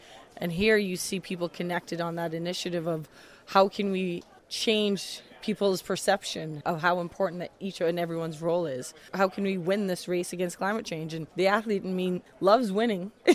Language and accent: English; Dominica; like, I'm from Dominica.